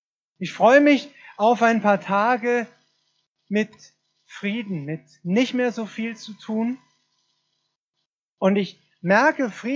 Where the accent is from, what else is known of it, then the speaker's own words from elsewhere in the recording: Schorndorf, Baden-Württemberg, Germany; Ich komme aus Schorndorf.